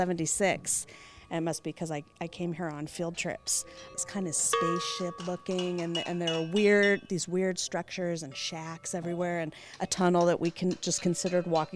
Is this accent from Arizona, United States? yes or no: yes; Phoenix, Arizona, United States; also born or lived in Scottsdale; it reminds me of the 1970s that I grew up in Phoenix and Scottsdale.